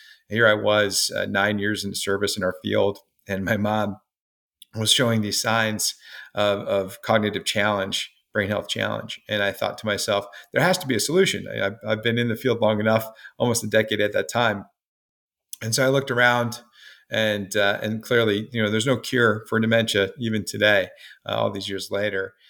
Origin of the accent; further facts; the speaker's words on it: Oregon, United States; moved away as an adult; Well, I grew up in Oregon, and my mom, dad, brother, and sister, really close to my grandparents and family, moved out to the East Coast for school and stuck around for a long time.